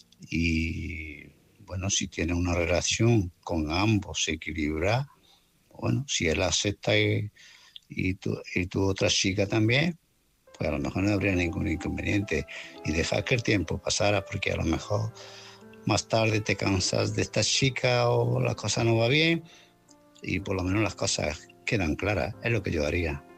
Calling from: Málaga, Andalusia, Spain; de Málaga.

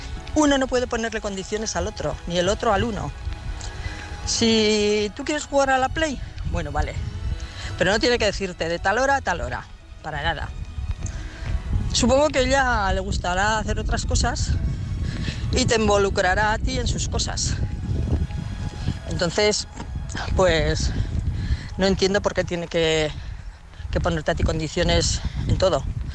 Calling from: Pamplona, Navarre, Spain; de Pamplona.

